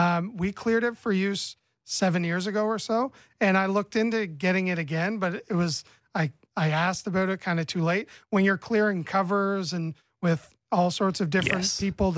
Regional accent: Oshawa, Ontario, Canada; speaking as a someone who was born and raised in the Schwa.

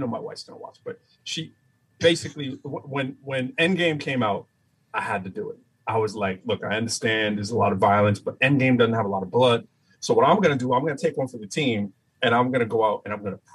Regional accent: Lowell, Massachusetts, United States; born there; I was born in Lowell, Massachusetts.

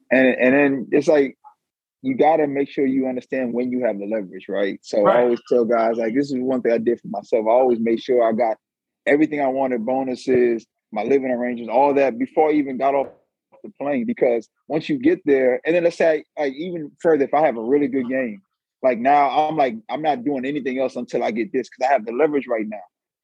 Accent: United States; I'm bougie. I'm from Montgomery County.

